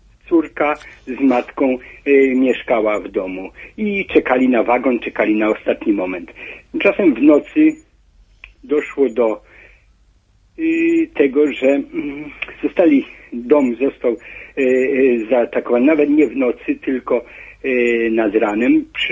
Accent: Jarosław, Subcarpathian Voivodeship, Poland; Ja pochodzę z Jarosławia

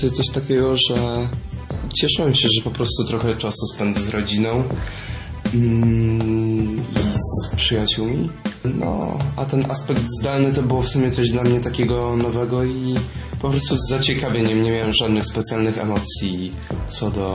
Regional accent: Warsaw, Masovian Voivodeship, Poland; ja na przykład pochodzę z Warszawy

